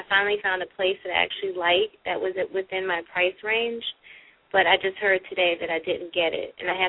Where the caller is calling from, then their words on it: California, United States; I'm calling from California.